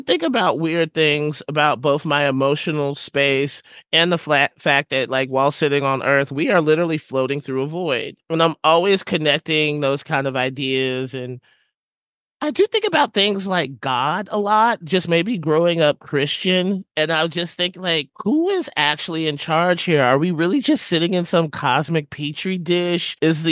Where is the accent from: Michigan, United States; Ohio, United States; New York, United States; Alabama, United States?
Alabama, United States; Huntsville; I grew up in Huntsville, Alabama. And so that like there they have space camp